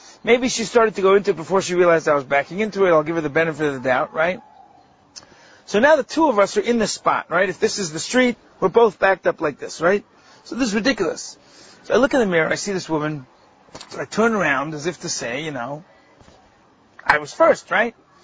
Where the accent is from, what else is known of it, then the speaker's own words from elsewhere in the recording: New York, United States; I had been warned about this, and I grew up in New York, so I knew this.